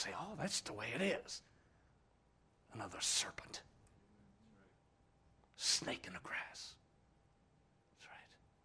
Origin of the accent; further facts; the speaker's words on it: Ireland; That's just my nature, Brother Steve. I'm Irish.